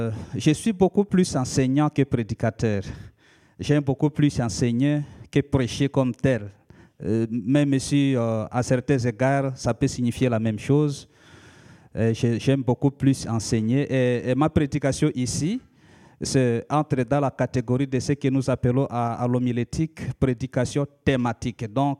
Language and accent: French; DR Congo; first language Lika; French is a second language; qu'on appelle la langue Lika. La langue Lika, sens en République démocratique du Congo. Ça, c'est ma langue maternelle.